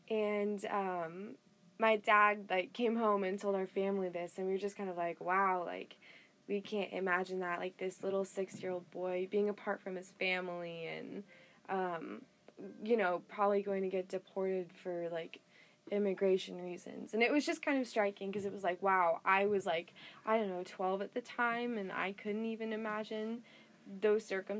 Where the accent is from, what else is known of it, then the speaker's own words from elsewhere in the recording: United States; Like, I was born and raised in America. I speak fluent English, obviously.